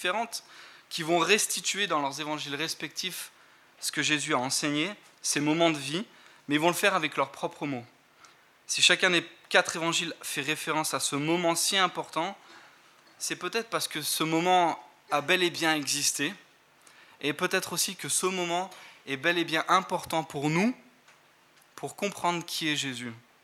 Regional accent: Grenoble, Auvergne-Rhône-Alpes, France; moved away as an adult; now in United Kingdom; Je suis marié à Jessica, nous avons 3 enfants. Nous sommes originaires de Grenoble, de cette église. Et ça fait donc bientôt 2 ans que nous vivons en Écosse

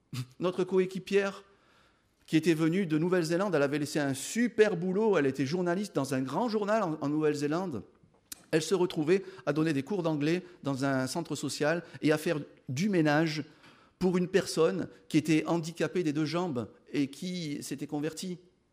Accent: Marseille, Provence-Alpes-Côte d'Azur, France; à Marseille, il y a de cela 20 ans, il y a une chose que j'ai découverte, et pourtant je suis marseillais.

